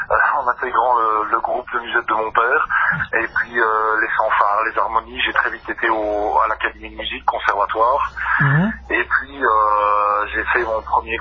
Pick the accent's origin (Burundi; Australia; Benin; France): France; Pays de la Loire; moi je venais de Vendée. J'étais en Vendée et puis je cherchais un groupe en revenant sur la Lorraine.